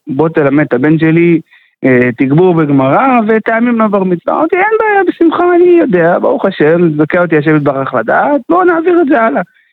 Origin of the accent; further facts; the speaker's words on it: Ashdod, Southern District, Israel; now in Kiryat Gat, Israel; אני במקור בא מאשדוד.